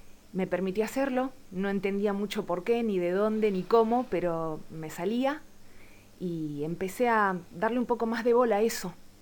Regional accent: Quilmes, Buenos Aires Province, Argentina; soy de Quilmes, originaria. Hace 8 años que vivo en la comarca, en Torquins.

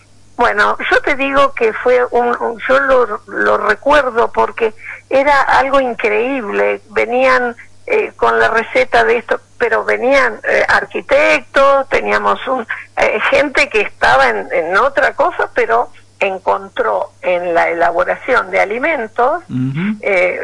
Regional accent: Pérez, Santa Fe, Argentina; Nosotros estamos en Pérez. Claro. Sí, yo crecí, nací en Pérez.

